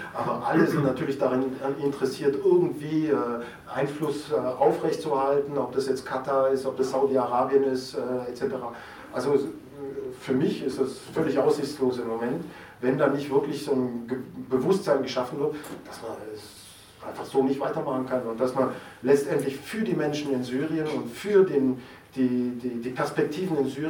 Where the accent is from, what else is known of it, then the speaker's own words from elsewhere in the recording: Germany; aber ich bin Deutscher, das hört man ja, bin so in diesem Nachkriegsdeutschland aufgewachsen